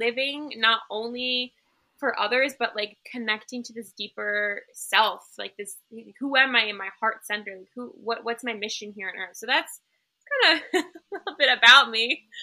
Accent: New York City, New York, United States; Yeah, I mean, a lot of people always ask me, like, wow, what was it like growing up in New York City?

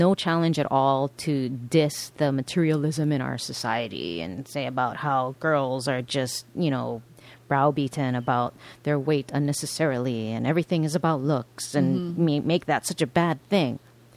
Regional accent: Hawaii, United States; We're from Hawaii, so we got a little bit of Hawaii flavor in here sometimes.

